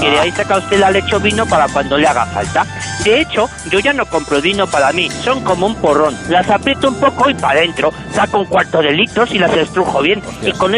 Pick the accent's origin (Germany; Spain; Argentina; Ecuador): Spain; Arnedo, La Rioja; yo soy muy, muy bestia, yo soy de Arnedo.